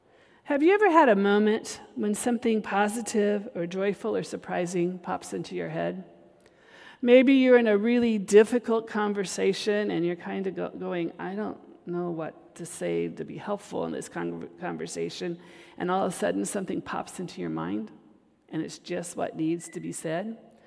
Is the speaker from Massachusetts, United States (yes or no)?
no; Napa, California, United States; my family was here in California because I grew up in Napa.